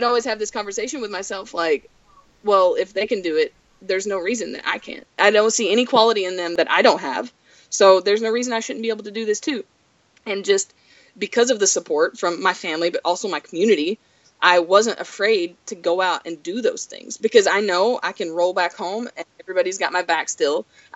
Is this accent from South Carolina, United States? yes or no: no; Kentucky, United States; Where I grew up in Southeast Kentucky in Letcher County, down Highway 7 between the Twin Bridges, up on the hill in a 3-story log cabin that I was raised in, back up in the mountains.